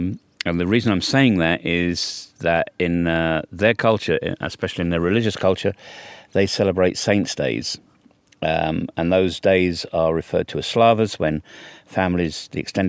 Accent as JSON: {"language": "English", "region": "England", "country": "United Kingdom", "lives_now": "Balkans", "said": "After all, I am the foreigner here. I am an Englishman in the Balkans."}